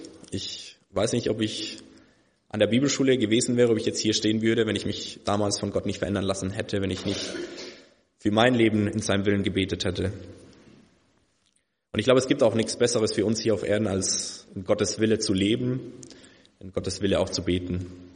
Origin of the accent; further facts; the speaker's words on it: Chile; Ich bin in Südamerika aufgewachsen, in Chile, als Missionarskind.